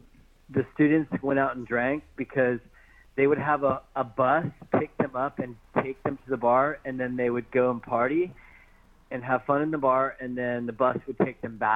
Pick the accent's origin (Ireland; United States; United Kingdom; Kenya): United States; No, as an American, when you first see it, you think, oh, okay, it's Fuck It.